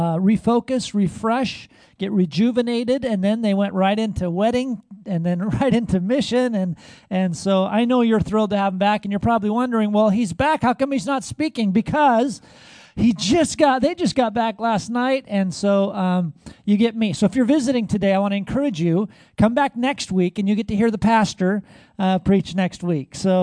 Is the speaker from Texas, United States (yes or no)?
no; Seattle, Washington, United States; As I mentioned, I'm from the Seattle area. I live just south of Seattle.